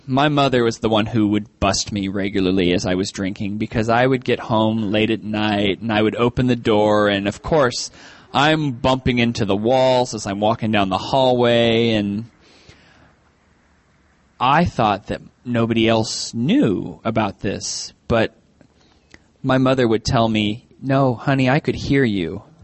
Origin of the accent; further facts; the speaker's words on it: Maryland, United States; As was mentioned, I'm from Maryland.